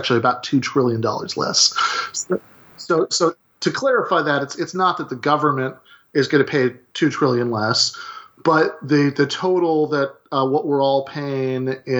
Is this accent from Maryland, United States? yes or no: no; Michigan, United States; I grew up in Michigan, an hour away from the Canadian border